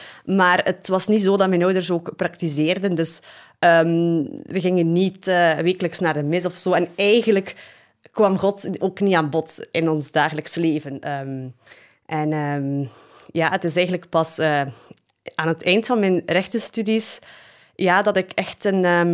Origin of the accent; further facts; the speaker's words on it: Flanders, Belgium; now in Mechelen, Belgium; We zijn allebei afkomstig uit West-Vlaanderen en we wonen momenteel in Mechelen.